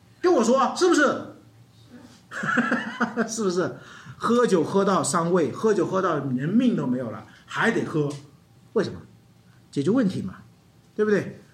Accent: China; 所以总结一下，在我们中国人的文化里，见面做什么？

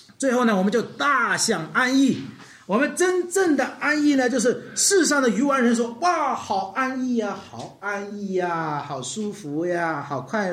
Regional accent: China; 我们中国人有句话说"近墨者黑"，是不是？

